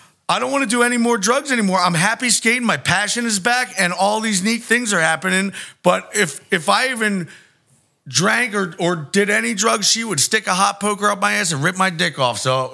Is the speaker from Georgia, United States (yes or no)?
no; Philadelphia, Pennsylvania, United States; born there; I'm 43. I'm Italian, or I'm Sicilian and Irish, and I was born in Philly over the bridge.